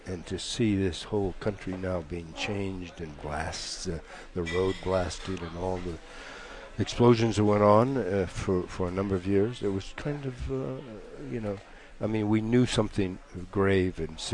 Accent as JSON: {"language": "English", "region": "Ohio", "country": "United States", "tie": "born there", "said": "I was born in Ohio."}